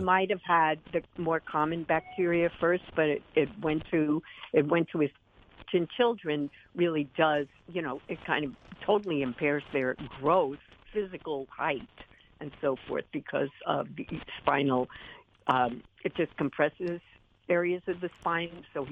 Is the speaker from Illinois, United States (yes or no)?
no; New York, United States; part of this is I grew up in New York.